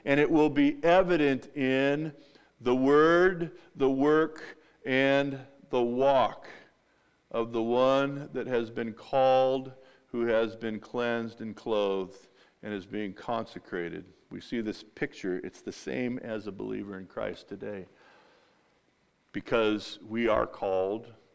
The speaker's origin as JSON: {"language": "English", "region": "California", "country": "United States", "said": "I'm from Southern California, and when you move up here, we're going to La Mexicana number 4"}